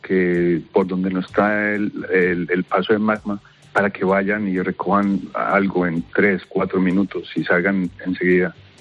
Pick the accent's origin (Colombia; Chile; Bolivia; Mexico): Colombia; also born or lived in Mallorca; now in Iceland; me mudé. Soy de Colombia, antes vivía en Mallorca.